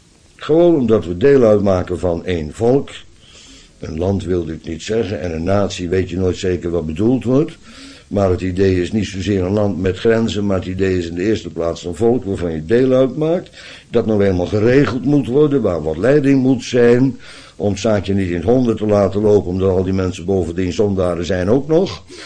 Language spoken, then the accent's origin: Dutch; Netherlands; En vanzelfsprekend zijn wij Nederlanders daartegen in opstand gekomen. En hebben er 80 jaar voor gevochten. Tegen de Spanjaarden.